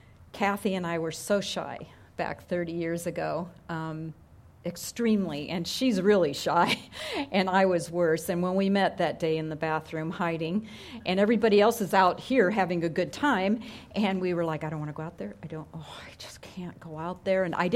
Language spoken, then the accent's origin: English; Alhambra, California, United States; also born or lived in Huntington Beach; I was born in Alhambra, California. I lived there till I was 13, and my parents moved to Huntington Beach, which was just bean fields at the time, and oil derricks.